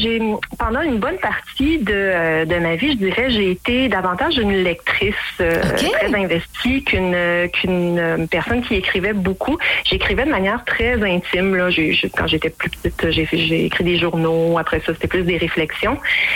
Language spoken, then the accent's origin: French; Sherbrooke, Quebec, Canada; Oui, je suis originaire de l'Estrie. Je suis née à Sherbrooke.